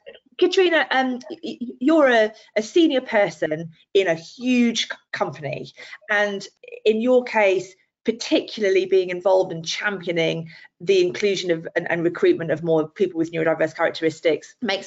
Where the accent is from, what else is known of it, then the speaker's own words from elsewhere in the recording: Yorkshire and the Humber, United Kingdom; I am from Yorkshire